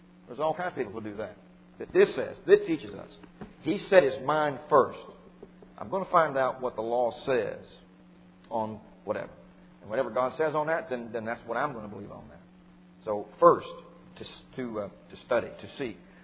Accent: Kentucky, United States; back up in my hometown of Kentucky

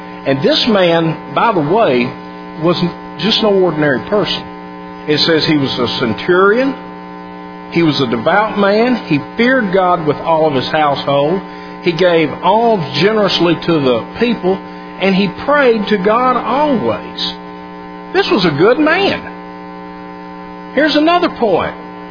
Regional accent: Birmingham, Alabama, United States; I grew up in the 50s and the 60s, and I grew up in Birmingham, Alabama, which the world knows is the unholiest of places for the way people treated each other, okay?

